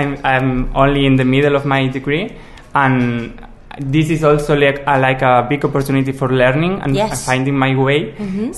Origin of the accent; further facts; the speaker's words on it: Catalonia, Spain; I'm from Barcelona, well, from a village near Barcelona